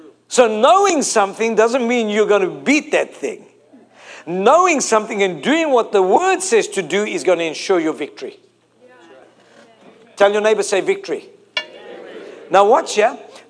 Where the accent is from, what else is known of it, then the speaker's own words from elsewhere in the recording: South Africa; I'm from South Africa.